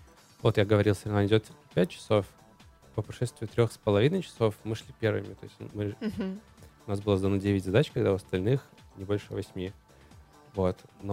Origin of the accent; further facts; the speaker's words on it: Mozyr, Gomel Region, Belarus; У нас, в общем, в городе, откуда я родом, город Мозырь, это в южной части Беларуси.